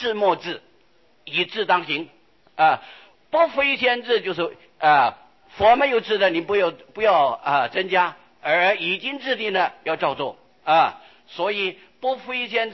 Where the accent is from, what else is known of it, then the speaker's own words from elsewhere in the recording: Taiwan; 在我们台湾的习惯呢、啊，差不多家家户户都有洗澡场啊，